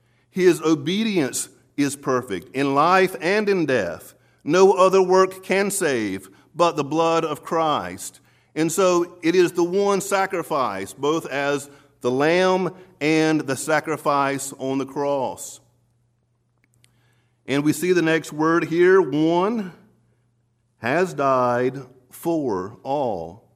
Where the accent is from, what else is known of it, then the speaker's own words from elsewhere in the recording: United States; Well, you know, I'm an American. I speak English.